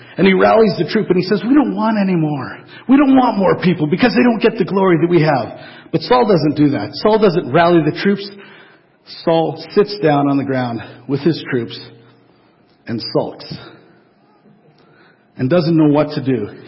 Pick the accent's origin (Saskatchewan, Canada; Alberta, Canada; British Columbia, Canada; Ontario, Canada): Saskatchewan, Canada; I'm from Saskatchewan.